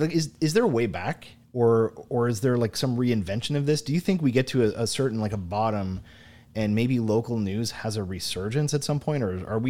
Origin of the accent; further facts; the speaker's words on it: Sault Ste. Marie, Ontario, Canada; I go home, I'm originally from Sault Ste. Marie. I'll go home and I'll see the paper, the Sault Star.